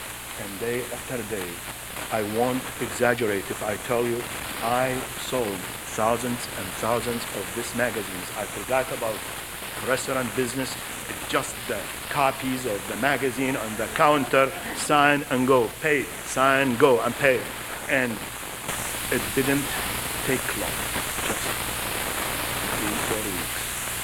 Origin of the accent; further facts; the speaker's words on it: St. Louis Park, Minnesota, United States; By the way, we are Jewish from St. Louis Park.